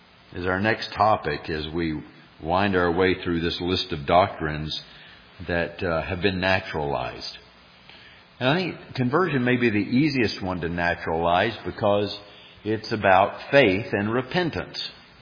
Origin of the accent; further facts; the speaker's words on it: Alabama, United States; you know, I grew up in Northeast Alabama